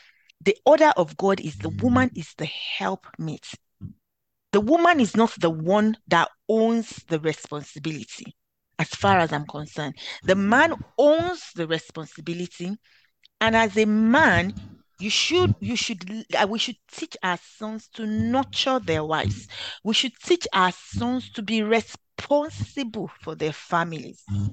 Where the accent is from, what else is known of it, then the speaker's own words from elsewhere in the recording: Warri, Delta, Nigeria; we grew up in Warri.